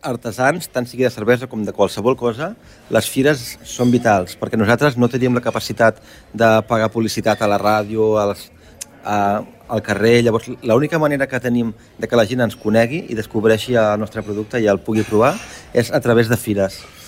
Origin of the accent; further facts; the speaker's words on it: Garriguella, Catalonia, Spain; born there; Sí, jo sóc nascut a Garriguella, clar, estem en el peu de l'Albera i la meva família tenen vinyes a l'Albera